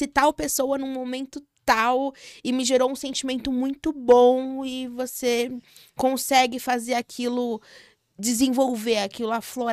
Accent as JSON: {"language": "Portuguese", "region": "São Paulo", "country": "Brazil", "said": "A gente é da Zona Leste de São Paulo, viu, exatamente, gente?"}